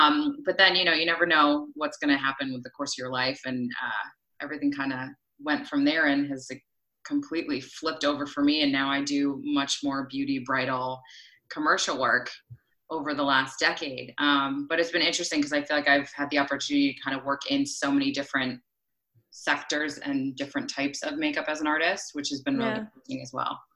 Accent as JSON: {"language": "English", "town": "Boston", "region": "Massachusetts", "country": "United States", "tie": "born or raised there", "moved": "as an adult", "lives_now": "New York, United States", "said": "I am from the East Coast originally, and I grew up in Boston and moved to New York to go to makeup school."}